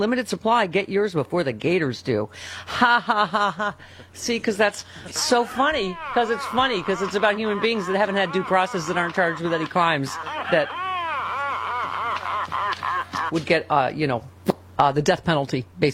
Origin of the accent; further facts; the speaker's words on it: New York, United States; First of all, he's from New York. I'm from New York. Is there a human from New York that doesn't swear?